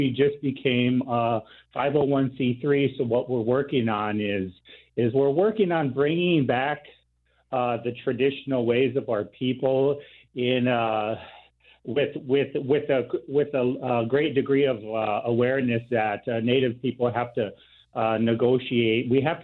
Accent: Sioux City, Iowa, United States; Actually, I grew up in Sioux City, but I've certainly lived on the reservation for probably 10 years total.

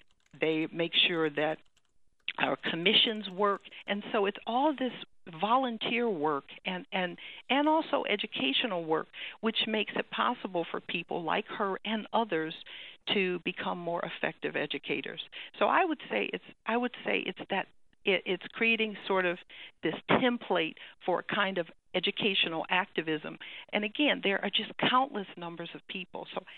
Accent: Detroit, Michigan, United States; now in Iowa, United States; I'm a transplant from Detroit

